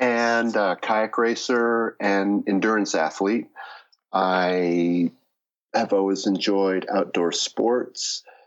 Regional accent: Oakland, California, United States; born there; now in Durango, United States; Well, I'm 56 years old. I was born in Oakland, California.

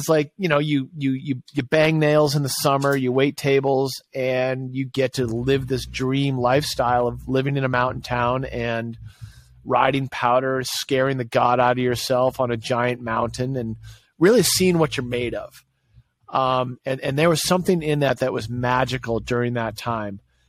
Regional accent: Gloucester, Massachusetts, United States; also born or lived in Winchester; So I was raised just outside of Boston, Massachusetts. So I was actually raised in a little fishing town called Gloucester. And I spent my formative years, middle school, high school, in a little town called Winchester.

